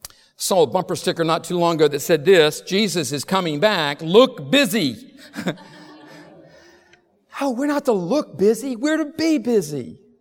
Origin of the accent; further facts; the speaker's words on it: North Carolina, United States; I grew up in North Carolina.